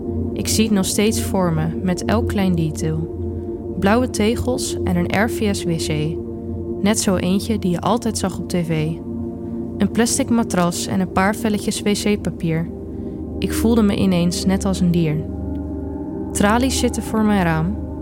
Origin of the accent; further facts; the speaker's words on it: Gouda, South Holland, Netherlands; ik ben 20 jaar oud, ik kom uit Gouda